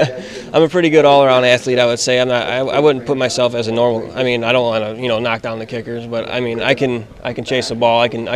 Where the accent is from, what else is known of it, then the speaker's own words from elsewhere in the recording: Wilmington, Illinois, United States; Wilmington. It's about an hour south from there.